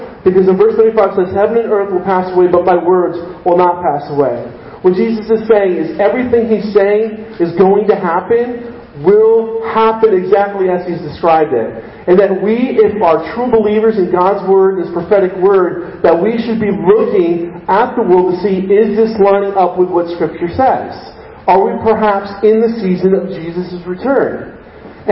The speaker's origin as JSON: {"language": "English", "country": "United States", "said": "Living our lives of comfort in American West. I love being American because I have lots of comfort."}